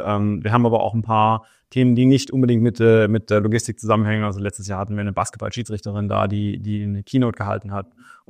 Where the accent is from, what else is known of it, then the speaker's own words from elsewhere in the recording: Baden-Württemberg, Germany; Also ich bin auf der Schwäbischen Alb aufgewachsen, bin da auch zur Schule gegangen, hab da mein Abitur gemacht